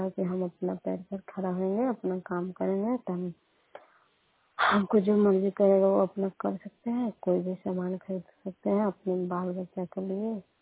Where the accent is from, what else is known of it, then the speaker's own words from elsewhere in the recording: Bihar, India; और घर नंदन कैतुका है, पंचायत भी नंदन में है और मकेर प्रखंड के रहने वाली हूँ।